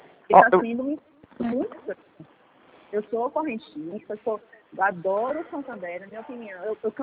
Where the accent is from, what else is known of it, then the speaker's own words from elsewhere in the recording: Bahia, Brazil; Sou da Bahia.